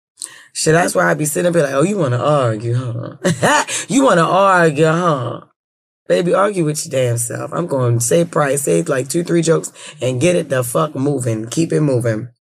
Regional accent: Baltimore, Maryland, United States; And then I grew up in West Baltimore City, you know, so I've seen this from a child, you know what I'm saying?

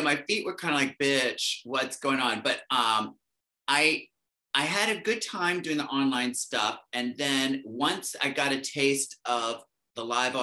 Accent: Baltimore, Maryland, United States; also born or lived in Los Angeles / New York City / Berlin; I grew up in Baltimore. So I lived there all of my youth. And then I moved to LA to go to college. And then I moved to New York City.

